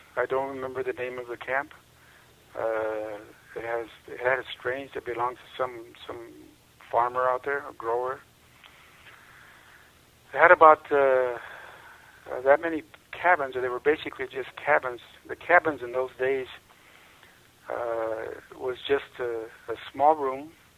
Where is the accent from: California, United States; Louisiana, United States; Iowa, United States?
California, United States; Delano; born there; And where I was born in Delano, was the place no longer exists because they built a freeway over it.